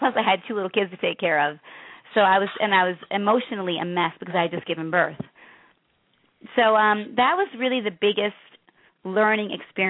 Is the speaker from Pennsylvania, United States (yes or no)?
no; Chicago, Illinois, United States; I grew up in the South Side of Chicago. I was adopted from Catholic Charities. I was an orphan there for almost 2 years.